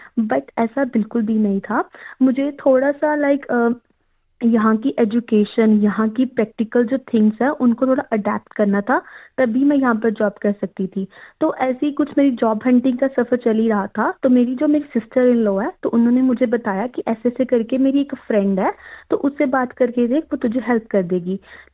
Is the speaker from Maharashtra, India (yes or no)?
no; Ludhiana, Punjab, India; moved away as an adult; now in Australia; मैं पंजाब लुधियाना में से हूँ। तो मैं ऑस्ट्रेलिया शादी के बाद आई थी।